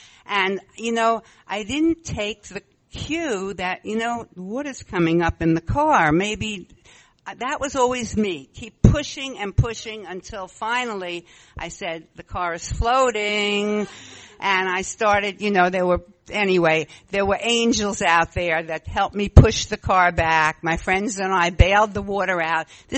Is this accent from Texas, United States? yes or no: no; Brooklyn, New York, United States; also born or lived in Valley Stream; when we moved from Brooklyn, my little cozy Jewish neighborhood, to Valley Stream, which was more, you know, all ethnicities, I didn't feel as comfortable